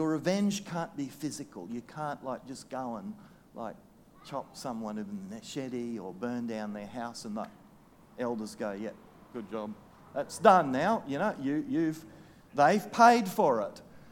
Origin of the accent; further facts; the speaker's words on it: Indonesia; like the one I grew up in Indonesia amongst headhunters